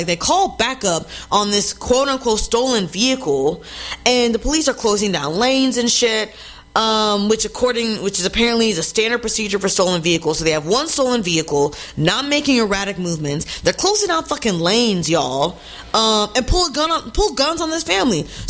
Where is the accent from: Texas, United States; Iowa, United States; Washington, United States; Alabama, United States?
Texas, United States; Houston; growing up in South West Houston, which is actually like kind of where I'm from.